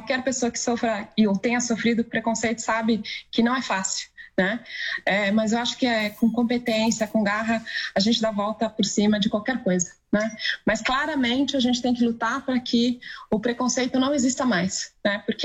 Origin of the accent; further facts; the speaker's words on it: São José dos Campos, São Paulo, Brazil; now in São Paulo, Brazil; Eu sou do interior, eu sou de São José dos Campos, eu vim para São Paulo para fazer meus estudos